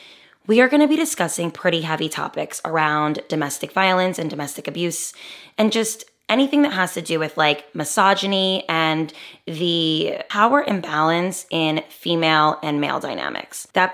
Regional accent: New Jersey, United States; I am from New Jersey. I am a New Jersey driver.

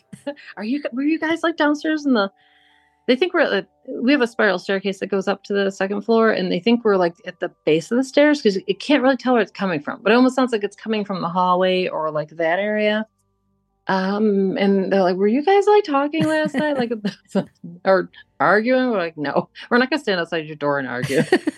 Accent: Buffalo, New York, United States; I'm from this Buffalo, New York area, but my family is Canadian. So my mom's side, it's all like we're half Canadian.

